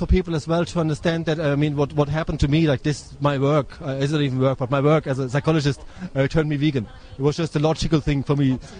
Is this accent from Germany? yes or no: yes; Germany; English is a second language; moved away as an adult; now in Ireland; I'm from Germany. I've been living here for 9 years, you know, so I don't know what that makes me. I always feel like I'm half Irish or something, you know, because when I go to Germany, I find it very difficult to relate to them in a way